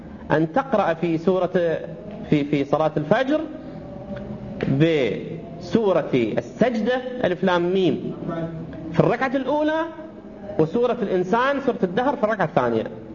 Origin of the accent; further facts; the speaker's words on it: Saudi Arabia; حتى عندنا في السعودية يجهرون بها